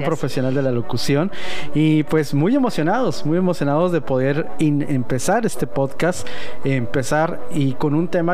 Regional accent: Tijuana, Baja California, Mexico; also born or lived in Mexico City; Yo nací en la Ciudad de México.

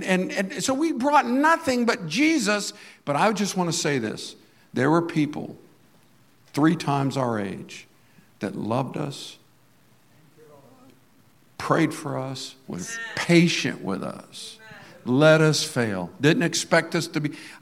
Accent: Fort Myers, Florida, United States; now in Cape Coral, United States; I grew up in Fort Myers. You don't ever dream of living in Cape Coral when you grow up in Fort Myers.

